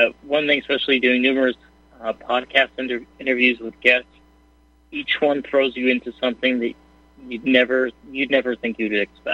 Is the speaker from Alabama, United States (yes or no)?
no; New York, United States; I'm from New York, and I grew up upstate, so I generally cuss a lot.